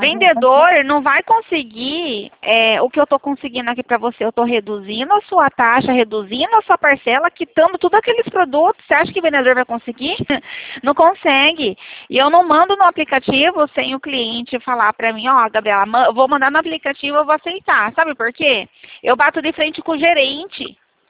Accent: São Paulo, Brazil; Eu sou do interior de São Paulo.

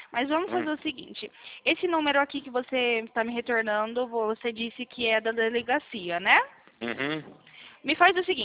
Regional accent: Sumaré, São Paulo, Brazil; Eu sou aqui de Sumaré, do interior de São Paulo.

